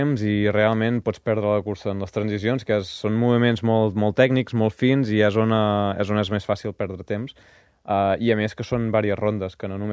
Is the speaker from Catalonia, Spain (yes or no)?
yes; Banyoles, Catalonia, Spain; Al final jo sóc de Banyoles